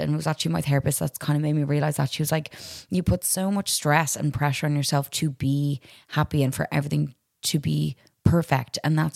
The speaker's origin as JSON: {"language": "English", "country": "Ireland", "said": "Is it just because I'm Irish? I'm used to the cold, the wet."}